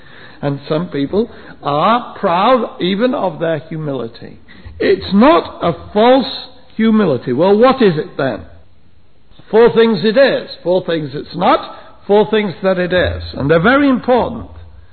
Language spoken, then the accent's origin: English; England, United Kingdom; When I was a boy growing up in England, I used to love to see those old steam trains.